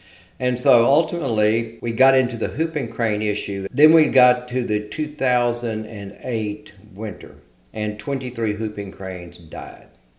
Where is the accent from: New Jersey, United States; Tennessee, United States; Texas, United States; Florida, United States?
Texas, United States; I was raised in South Texas in the Rio Grande Valley by parents from central Louisiana